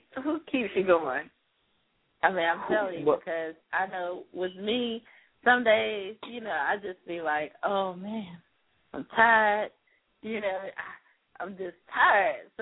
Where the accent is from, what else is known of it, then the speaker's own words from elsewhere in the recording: Seneca, South Carolina, United States; Seneca, my hometown. Just love.